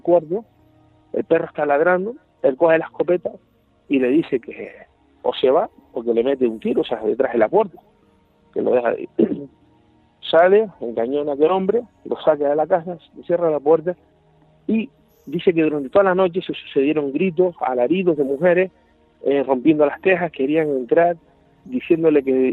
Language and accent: Spanish; Playa Santiago, Canary Islands, Spain; es un pueblo que está entre mi pueblo, Playa Santiago, y Miwa